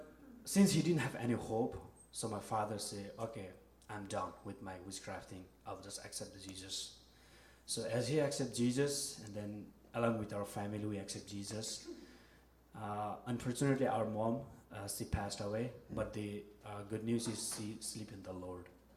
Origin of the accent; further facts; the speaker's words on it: Nepal; also born or lived in Bhutan; So, I was born in Bhutan, and then I was raised in Nepal as a refugee kid.